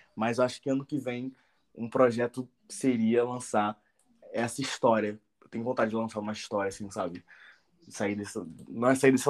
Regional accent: Rio de Janeiro, Brazil; eu tenho 23 anos, sou morador de Realengo atualmente, nasci na Cidade de Deus, vim pra cá com 8 anos e desde então tô com 23 e moro aqui.

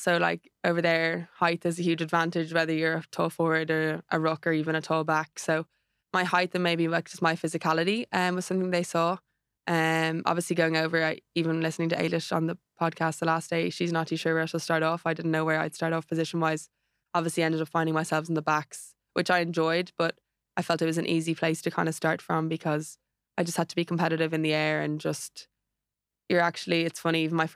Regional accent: Ireland; So I feel like as Irish players, it's just really important to bring what you can to the table

